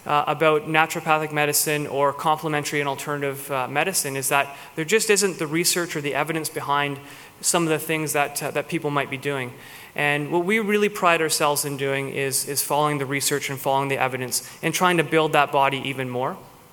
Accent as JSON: {"language": "English", "town": "Hamilton", "region": "Ontario", "country": "Canada", "tie": "born or raised there", "lives_now": "Kelowna, Canada", "said": "So that's where I'm from originally. Yep. I grew up in Hamilton, went to Wilfrid Laurier University in Waterloo, and found my way here to Kelowna."}